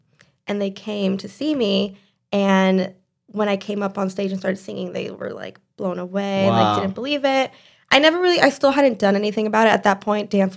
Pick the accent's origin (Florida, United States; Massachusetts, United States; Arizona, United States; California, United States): California, United States; now in Los Angeles, United States; I'm originally from the Bay Area.